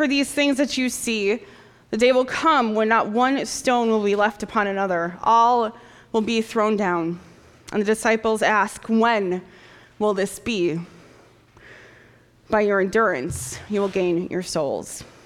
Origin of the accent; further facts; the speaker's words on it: Michigan, United States; born there; also born or lived in Iowa / Chicago / Wisconsin; I was born in Michigan, went to college in Iowa, went to seminary in Chicago, been in Wisconsin.